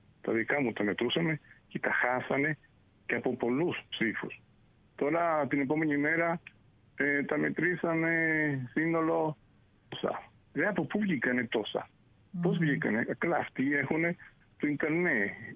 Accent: Greece; now in Venezuela; Ναι. Μεγάλωσα στην Ελλάδα. Πατέρας μου ήταν Έλληνας, πήρα την επικότητα.

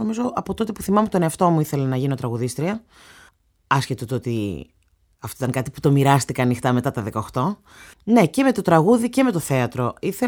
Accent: Athens, Attica, Greece; στην Αθήνα τη δεκαετία του 80 από Ουγγαντέζο πατέρα και μητέρα Ελληνίδα. Μεγάλωσα στο κέντρο της Αθήνας, στην Κυψέλη συγκεκριμένα, και δεν έχω επισκεφτεί μέχρι και σήμερα ποτέ την Ουγγάντα.

